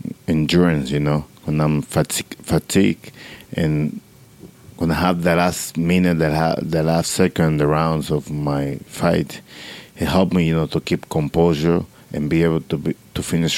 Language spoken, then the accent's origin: English; Dominican Republic; English is a second language; Yes, I'm from Dominican Republic.